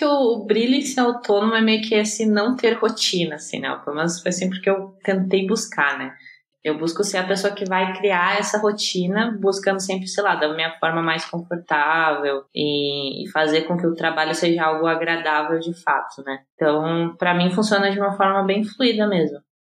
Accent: Porto Alegre, Rio Grande do Sul, Brazil; born there; now in São Paulo, Brazil; Não, eu nasci em Porto Alegre.

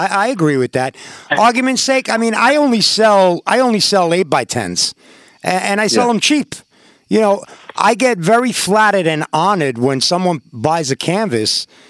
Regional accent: New York, United States; You know, I'm a New Yorker. I'm a bit naive, you know, and I didn't really respect the rules.

